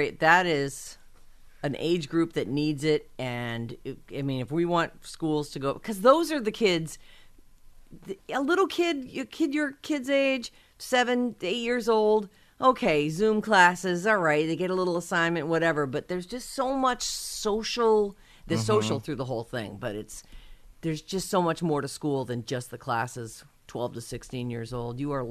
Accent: Massachusetts, United States; Well, that's surprising to hear, but I mean, I enjoyed growing up in Massachusetts.

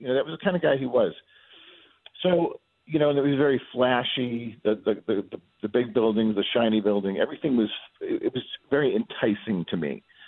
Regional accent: Northeast, United States; So I was born in 65, just after Vatican II. And, you know, when I was raised in the Northeast, the interpretation of Vatican II was a little wonky.

